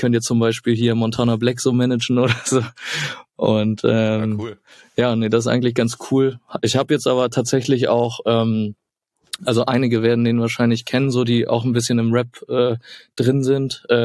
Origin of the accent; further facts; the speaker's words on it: Germany; ich bin ein Junge vom Dorf so. Ich komme aus der Nähe von Hamburg, aber ein kleines Dörfchen so.